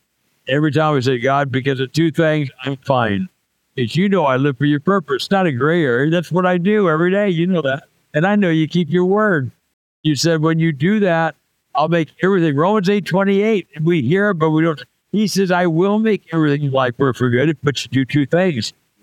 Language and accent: English; California, United States; born there; I was born in Southern California. Are you kidding me? I was born into a Christian family.